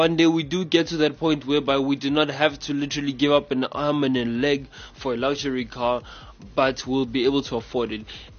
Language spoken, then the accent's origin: English; South Africa; accent: English South African; usually I sometimes use my South African accent, you know, my English South African accent